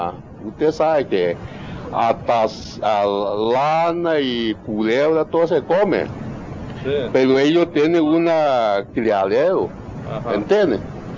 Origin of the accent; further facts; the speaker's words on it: Hong Kong; born there; Spanish is a second language; Sí, yo nací en Hong Kong.